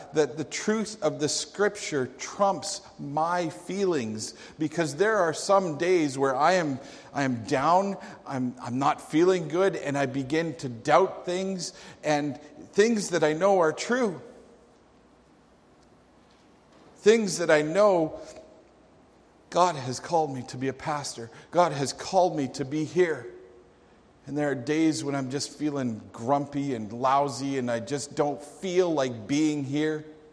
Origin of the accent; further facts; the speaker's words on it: Calgary, Alberta, Canada; I grew up in Calgary.